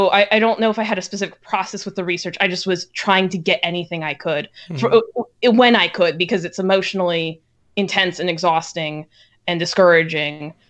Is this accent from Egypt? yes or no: no; Higashimatsushima, Miyagi, Japan; I will start with a poem called Things to Do in My Hometown. Higashima Tsushima.